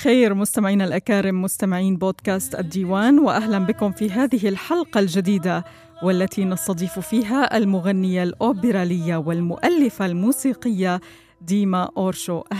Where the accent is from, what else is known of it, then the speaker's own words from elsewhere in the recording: Syria; طبعا أنت غنية عن التعريف بالنسبة لنا كسوريين